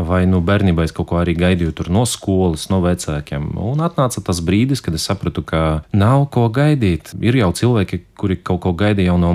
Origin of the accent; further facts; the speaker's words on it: Daugavpils, Latgale, Latvia; now in Riga, Latvia; Tas viss, principā, ko es varu pastāstīt par bērnību Daugavpilī.